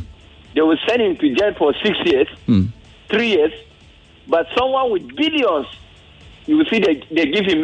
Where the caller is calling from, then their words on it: Kosofe, Lagos, Nigeria; I'm calling from Koshofe.